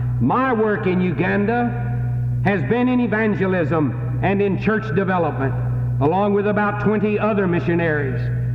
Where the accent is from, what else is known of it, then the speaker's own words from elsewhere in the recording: Bluefield, West Virginia, United States; moved away as an adult; Tomorrow morning, I return to Bluefield, West Virginia, my hometown, nature's air-conditioned city.